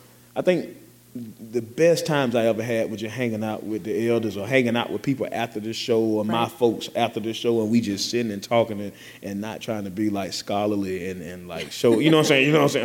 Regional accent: LaGrange, Georgia, United States; born there; it's a venue like 30 minutes from where I live. Mm-hmm. And it's in LaGrange, Georgia, where I was born. I was born in LaGrange because Greenville ain't got no hospital.

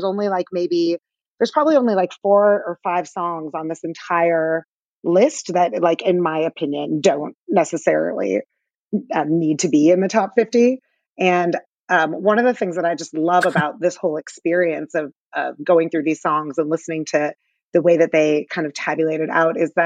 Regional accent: Chicago, Illinois, United States; Like I went to school in Ann Arbor and like I'm from Chicago and all of that.

